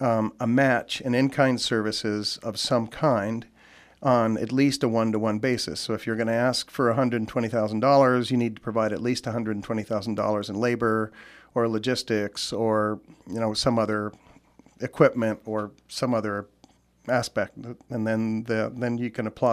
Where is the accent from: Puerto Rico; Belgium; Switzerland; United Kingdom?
Puerto Rico; moved away as an adult; also born or lived in Illinois / Oregon; now in Alaska, United States; Well, I was born in Illinois, but grew up in Puerto Rico. And I went to college in Oregon and stayed there working for 7 or 8 years after college.